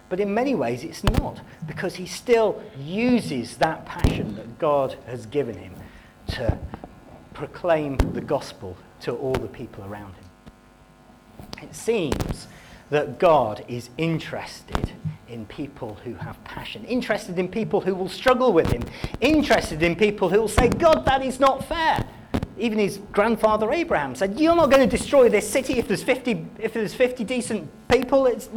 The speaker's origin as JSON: {"language": "English", "country": "United Kingdom", "said": "being very British, we can be very polite"}